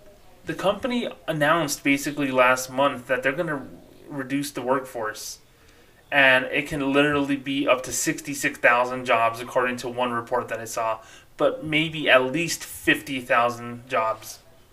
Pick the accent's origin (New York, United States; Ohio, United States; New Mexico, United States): New Mexico, United States; Socorro; Anytime I used to see someone in a suit or a tie, as a little kid growing up in Socorro, New Mexico, I immediately thought that person was a millionaire.